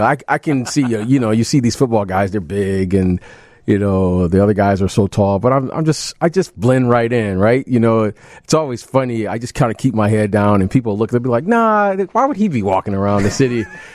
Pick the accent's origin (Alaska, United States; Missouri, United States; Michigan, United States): Michigan, United States; Detroit; Well, the first thing, growing up in Detroit, kind of my first introduction